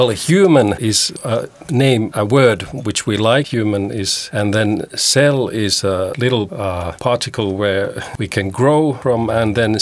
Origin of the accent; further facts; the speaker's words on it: Tampere, Pirkanmaa, Finland; Well, we are from Tampere in Finland. We all live at the same place.